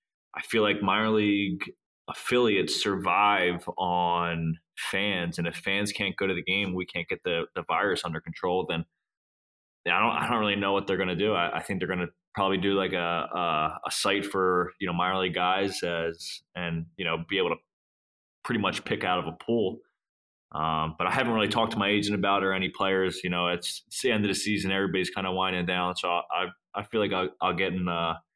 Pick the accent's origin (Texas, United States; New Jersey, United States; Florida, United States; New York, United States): New Jersey, United States; because he knew I'm from New Jersey.